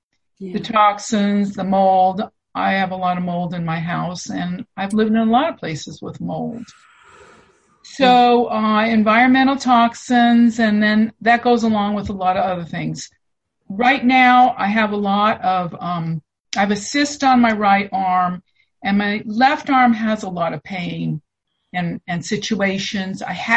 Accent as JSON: {"language": "English", "town": "Sunnyvale", "region": "California", "country": "United States", "said": "So I am from Sunnyvale, California."}